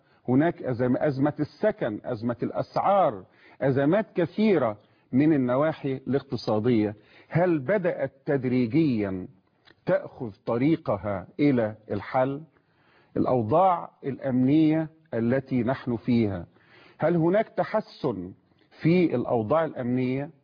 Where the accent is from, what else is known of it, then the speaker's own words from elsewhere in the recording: Egypt; أنتم مصريين وإحنا كلنا مصريين